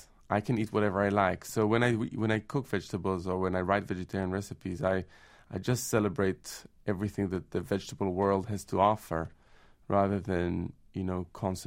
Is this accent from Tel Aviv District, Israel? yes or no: no; Jerusalem, Jerusalem District, Israel; I grew up in Jerusalem in Israel, and I think I'm extremely fortunate because my parents are from a European background. My dad is Italian, my mother's from Germany